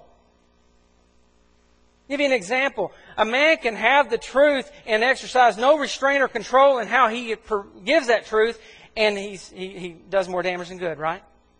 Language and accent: English; Mississippi, United States; Now, this doesn't surprise me. I grew up in Mississippi.